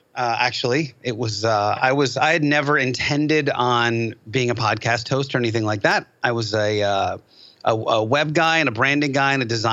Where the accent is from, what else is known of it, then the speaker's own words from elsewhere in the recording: Philadelphia, Pennsylvania, United States; accent: East Coast; I'm from Philly, so I'm gonna switch into my like East Coast mode accent right now.